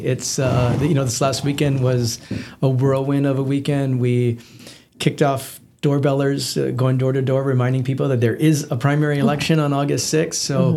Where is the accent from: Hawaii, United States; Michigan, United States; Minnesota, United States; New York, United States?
Hawaii, United States; I'm from Hawaii, so I really enjoy my brothers and sisters in the Samoan community with the Asia Pacific Cultural Center.